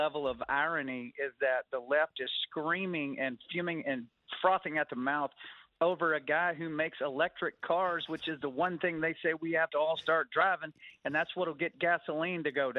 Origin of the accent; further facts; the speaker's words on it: Texas, United States; I'm a Texan originally, so I mean, I'm well acquainted with what goes on in Texas.